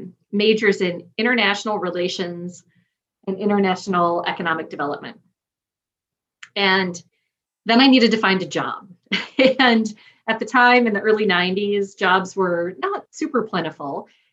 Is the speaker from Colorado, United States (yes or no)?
no; South Dakota, United States; I'll admit, growing up in South Dakota, I wanted to go off to a big city. I swore I'd never go to college in a town smaller than the town I grew up in.